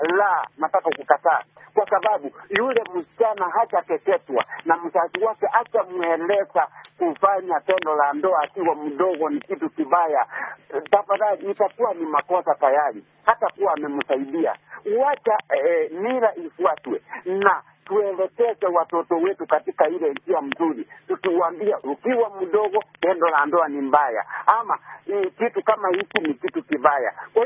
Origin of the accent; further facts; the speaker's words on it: Kisii, Kisii County, Kenya; Kama mimi kutoka sehemu yenye natoka huko Kisii